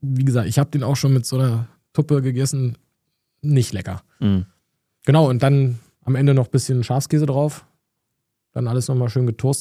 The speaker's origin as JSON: {"language": "German", "region": "Berlin", "country": "Germany", "said": "der Standarddöner, so wie ich als Berliner ihn auch kenne."}